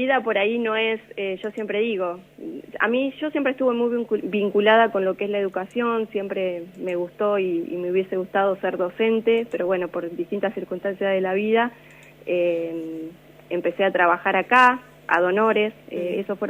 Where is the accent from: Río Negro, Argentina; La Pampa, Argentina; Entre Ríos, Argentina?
La Pampa, Argentina; Uriburu; Sí, sí, yo soy nacida acá en Uriburu.